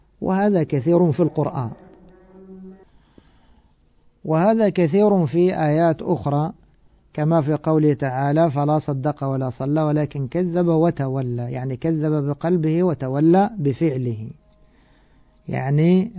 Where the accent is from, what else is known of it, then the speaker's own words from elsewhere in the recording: Egypt; واللفت هذا معروف عندنا في مصر.